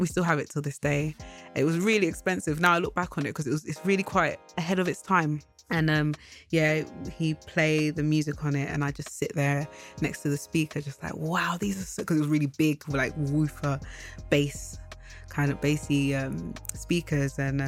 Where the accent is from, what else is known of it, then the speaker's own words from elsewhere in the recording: London, United Kingdom; because growing up in London, when you're from Ghana or any place that isn't in London, it's not easy to always feel like you are another ethnicity.